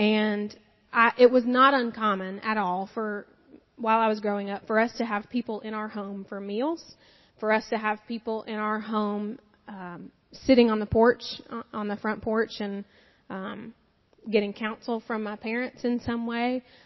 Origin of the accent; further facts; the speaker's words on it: Knoxville, Tennessee, United States; I was born here in Knoxville. I grew up in the Oakwood-Lincoln Park area. I graduated from Fulton.